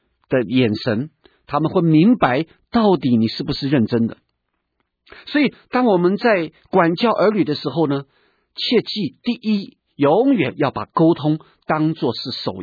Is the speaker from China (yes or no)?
yes; China; 所以我们中国人说棒下出孝子